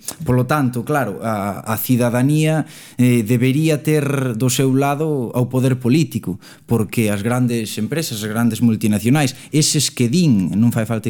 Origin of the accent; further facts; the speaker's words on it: Vilalba, Galicia, Spain; eu veño de Vilalba, veño da Chaira